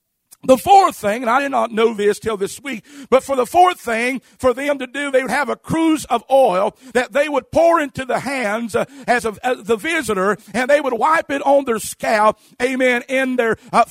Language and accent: English; Kentucky, United States; I'd visit around some because I'm from Kentucky. That's all around me.